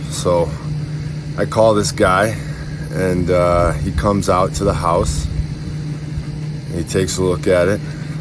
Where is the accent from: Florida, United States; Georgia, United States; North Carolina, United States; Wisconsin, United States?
Wisconsin, United States; now in Arizona, United States; I'm from Wisconsin. I don't have a lot of experience with snakes.